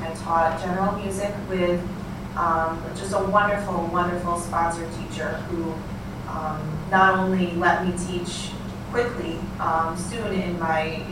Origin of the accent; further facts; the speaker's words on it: Syracuse, New York, United States; I grew up in Syracuse, New York, a wonderful town, but mostly suburbia.